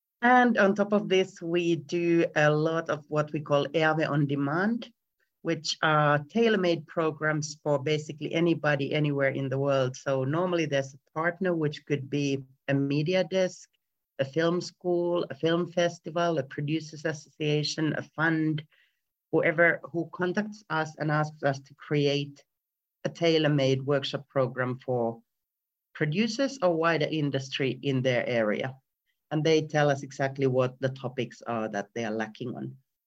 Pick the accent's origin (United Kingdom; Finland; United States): Finland; I'm originally from Finland. That's why I have the weird name.